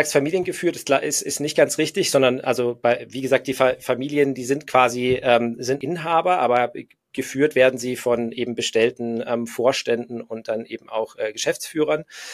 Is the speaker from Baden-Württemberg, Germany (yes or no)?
no; Augsburg, Bavaria, Germany; Also ich wohne nicht im Allgäu selber, sondern ich komme aus Augsburg, also ein bisschen metropoliger als Heimenkirch und Schongau auf jeden Fall sind.